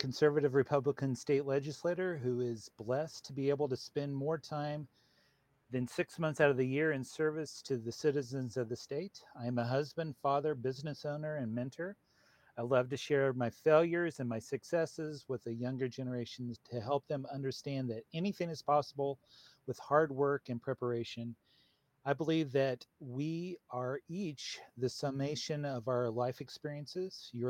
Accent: Greensburg, Kansas, United States; now in Hutchinson, United States; So I'm from the Mennonite background and pastoring at First Mennonite, well, minister of outreach at First Mennonite here in Hutchinson, a graduate of Bethel College. I would have grown up in Greensburg.

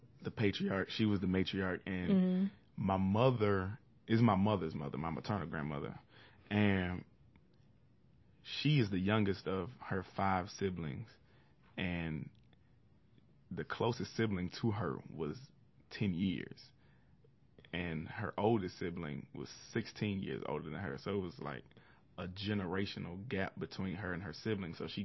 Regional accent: Atlanta, Georgia, United States; grandparents are from Atlanta on both sides. And so we have three generations of native Atlantans. I was born in Grady Hospital. I was raised in Carver Home Projects. And that is one of the proudest things that I have. I love where I'm from.

